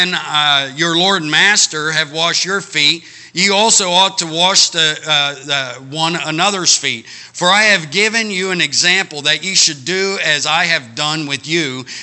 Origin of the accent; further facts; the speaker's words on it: United States; born there; And I'm thank God that I was born in America.